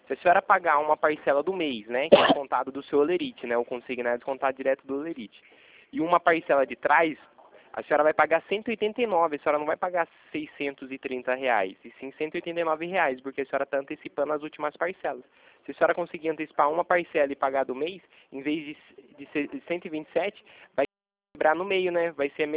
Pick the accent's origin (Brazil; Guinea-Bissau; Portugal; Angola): Brazil; São Paulo; É que eu sou de São Paulo.